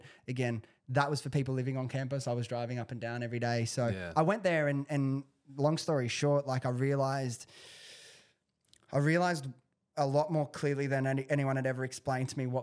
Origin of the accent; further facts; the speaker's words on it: Prestons, New South Wales, Australia; I grew up in the suburbs of Southwest Sydney. I grew up in Preston's, which for anyone who doesn't know where Preston's is, it's 15 minutes from Liverpool.